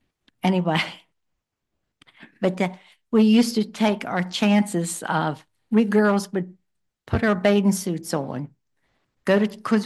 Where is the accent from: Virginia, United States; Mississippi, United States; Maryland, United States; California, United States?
Maryland, United States; Pinto; I was raised in Pinto, Maryland, where Steve's dad was raised.